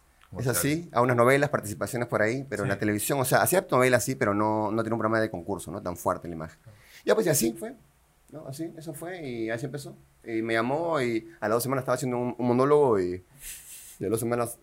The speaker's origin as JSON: {"language": "Spanish", "country": "Peru", "said": "Pero nosotros como peruanos queremos subir, ¿no? Hacer cosas mejores."}